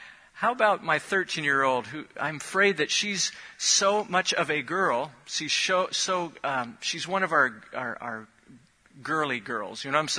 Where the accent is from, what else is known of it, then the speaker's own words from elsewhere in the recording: Chicago, Illinois, United States; moved away; But I am from Chicago originally. Don't hold that against me, because I am now truly 17 years here.